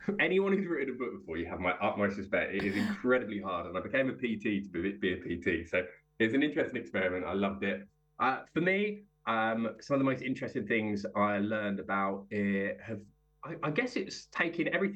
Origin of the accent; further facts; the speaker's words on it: England, United Kingdom; Now, I drink so much tea. I'm so English, it hurts.